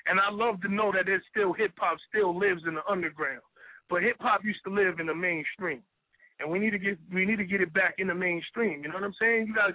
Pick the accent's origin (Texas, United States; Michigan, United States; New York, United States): New York, United States; Brooklyn; like I said, I'm from Brownsville, Brooklyn, and, you know, niggas out here really didn't skateboard back then.